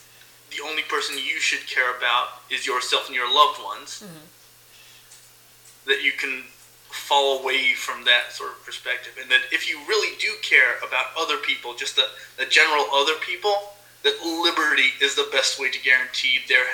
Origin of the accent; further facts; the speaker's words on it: Israel; Thank you for not trying to say that name. That comes from another language. I'm from Israel.